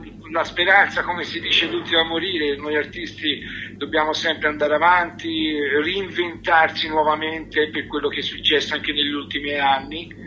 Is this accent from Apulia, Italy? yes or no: no; Lucca, Tuscany, Italy; Sono di Lucca, sì.